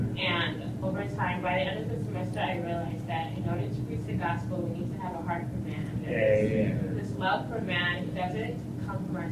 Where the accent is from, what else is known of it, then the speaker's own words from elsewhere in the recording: Bloomington, Illinois, United States; I'm from Bloomington. I just graduated from Illinois State University.